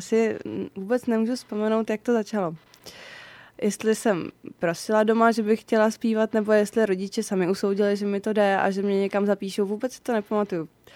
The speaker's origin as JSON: {"language": "Czech", "town": "Chotěboř", "region": "Vysočina Region", "country": "Czechia", "said": "já pocházím z Chotěboře, je to krásné malé městečko na Vysočině"}